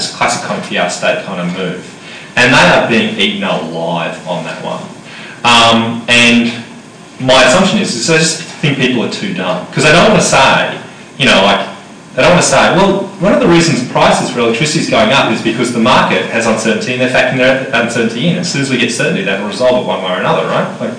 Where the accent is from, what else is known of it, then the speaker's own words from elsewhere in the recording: Queensland, Australia; I mean, like I'm from Queensland, you know, with straight shooters.